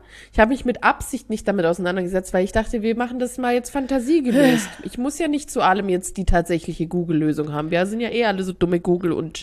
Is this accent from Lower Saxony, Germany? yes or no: no; Gechingen, Baden-Württemberg, Germany; nicht Stammheim bei Stuttgart, sondern Stammheim hier bei Calw, nach Gechingen in mein Heimatdorf gefahren.